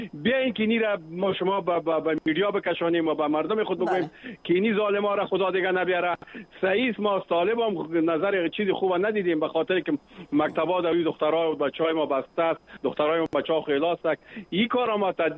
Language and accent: Persian; Afghanistan; ما شما ببینید افغان هستیم، من افغان هستیم